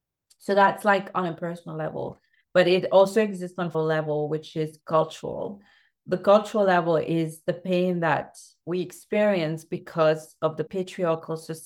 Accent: Mauritius; I am very fortunate to work with a lot of women in my home country, Mauritius, which is an island east of Madagascar, for those that don't know.

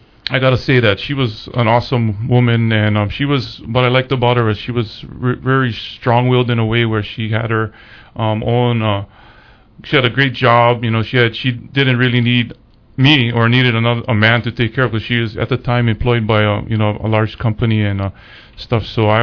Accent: Kaneohe, Hawaii, United States; also born or lived in Honolulu; Okay, I was born in Honolulu, Hawaii. Born at Kapilani Hospital, and my family's home was up in the Pa'oa Punch Bowl area. And at about 5 years old, my parents bought a house in Kaneohe. So We moved out to Kaneohe.

